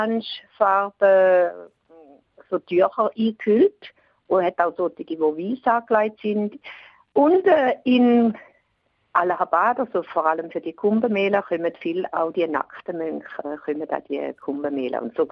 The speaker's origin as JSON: {"language": "German", "country": "Switzerland", "said": "Ich habe einfach als Schweizerin gedacht, ja, das ist eine Bergtour, das ist wunderbar."}